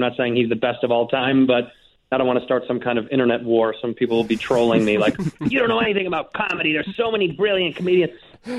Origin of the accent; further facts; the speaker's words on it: Chicago, Illinois, United States; I was born and raised around near Old Town Chicago, and we moved around pretty frequently. I actually grew up for the first 8 years of my life in high rises.